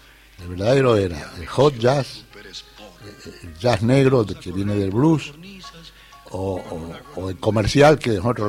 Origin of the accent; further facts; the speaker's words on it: Buenos Aires, Argentina; born there; Yo soy nacido en Flores.